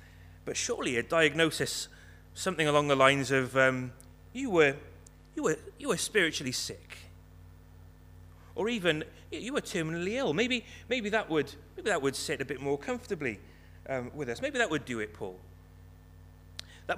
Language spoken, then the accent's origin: English; Cardiff, Wales, United Kingdom; now in Newtown, United Kingdom; But I grew up in Cardiff, so I've been in Newtown about 5 years now.